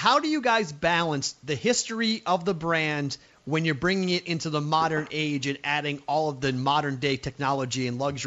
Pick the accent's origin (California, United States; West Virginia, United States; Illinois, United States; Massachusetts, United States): Massachusetts, United States; Boston; You know, Bob, I grew up in Boston, Massachusetts